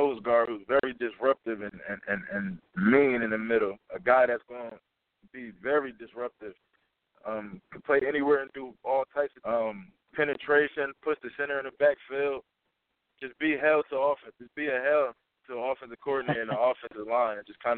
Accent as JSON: {"language": "English", "region": "East Coast", "country": "United States", "said": "I'm from the East Coast, so you know that's second nature almost when you compete at a high level."}